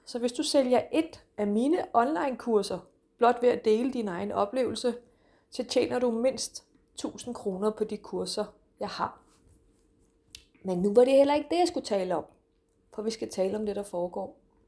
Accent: Region of Southern Denmark, Denmark; Jeg har også boet i Odense. Jeg er jo altså fynbo.

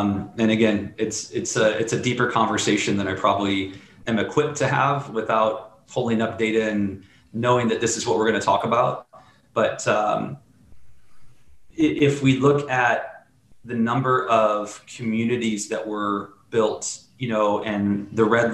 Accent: Midwest, United States; I'm not proud to admit it, but I grew up in the Midwest.

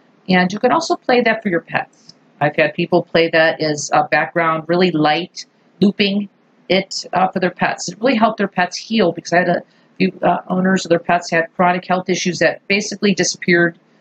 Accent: Maui, Hawaii, United States; because I'm from Maui.

